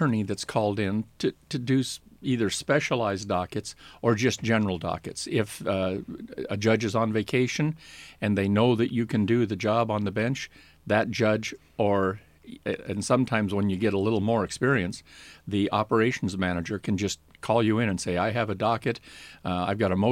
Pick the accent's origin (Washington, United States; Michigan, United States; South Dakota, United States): Washington, United States; Spokane; I'm a local guy. I was born here in Spokane, went to Stevens Grade School, Lewis and Clark High School, Gonzaga University, and Gonzaga Law School.